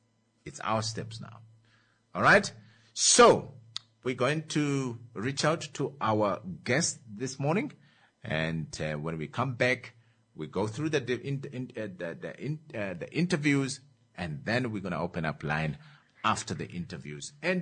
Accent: Ongwediva, Oshana, Namibia; Now, from my hometown, Ongwediva, a food scientist

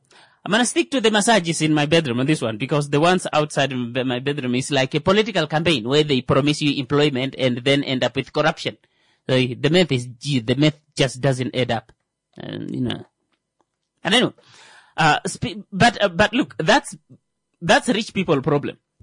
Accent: Kavango, Namibia; Now, at this point, she knows I'm from, she knows I'm from Kavango. So she's like, well, water is not something that's strange to you.

